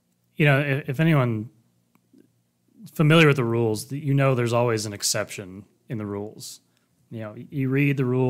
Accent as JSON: {"language": "English", "country": "United States", "said": "just speaking as an American, I do believe it's a very American belief in the way the game is played here in America."}